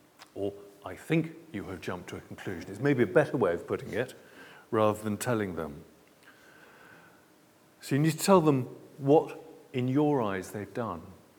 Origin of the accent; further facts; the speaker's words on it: United Kingdom; And we're terribly British.